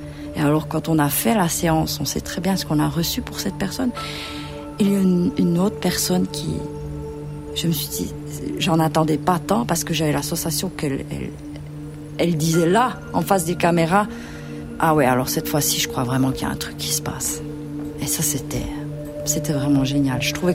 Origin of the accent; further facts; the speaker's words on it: Jura, Switzerland; now in Valais, Switzerland; Je viens du Jura, j'habite en Valais